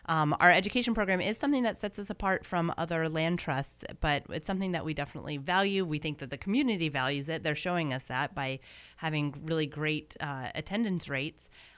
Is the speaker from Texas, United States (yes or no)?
yes; Houston, Texas, United States; I think I grew up in Houston. My food came from a grocery store.